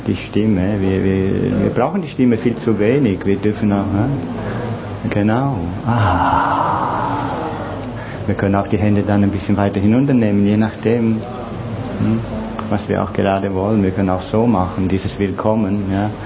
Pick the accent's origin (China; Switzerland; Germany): Switzerland; ich bin halt Schweizer.